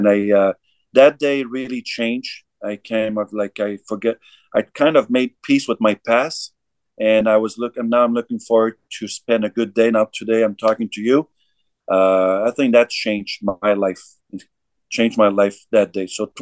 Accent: Noranda, Quebec, Canada; We've been friends since the age of 4 or 5 years old, growing up in Noranda, Quebec.

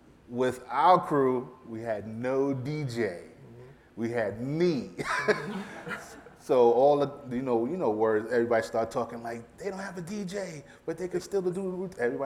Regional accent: Queens, New York, United States; I grew up in Queens, New York, born in the Bronx, grew up in Queens.

